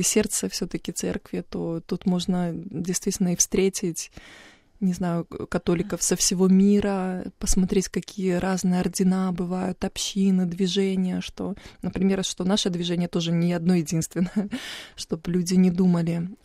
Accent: Belarus; это у нас в Беларуси мы проводили, правда, с Беларуси ездили в Польшу или там в Германию, в разные страны.

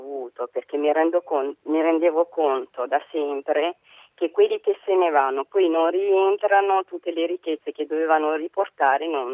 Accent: Burundi; eravamo riusciti a creare una radio in Burundi, una radio che era per la pace, come sai nel mio paese c'è stata la guerra

